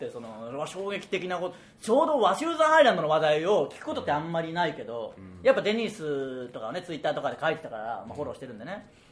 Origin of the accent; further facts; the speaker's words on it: Okayama, Japan; 僕らの地元岡山県にある遊園地で、